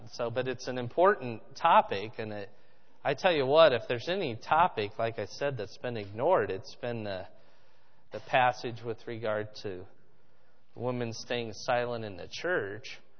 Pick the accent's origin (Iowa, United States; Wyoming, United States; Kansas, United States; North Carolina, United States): Iowa, United States; Fort Dodge; I grew up there in Fort Dodge.